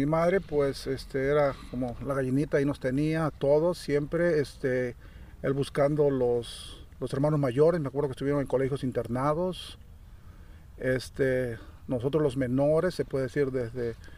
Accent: Lima, Peru; born there; Nací en Lima, Perú.

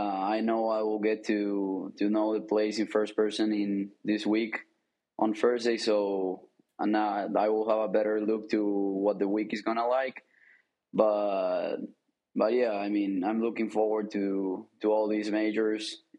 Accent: Argentina; English is a second language; asked me where I was from because my accent was different. I said Argentina

